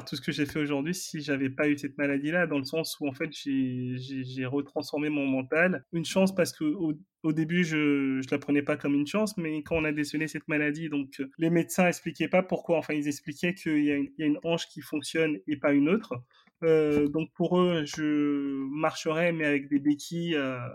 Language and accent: French; Benin; born there; je suis né au Bénin. Donc, pour les gens qui ne connaissent pas le Bénin, c'est un petit pays en Afrique de l'Ouest, de 12 millions d'habitants.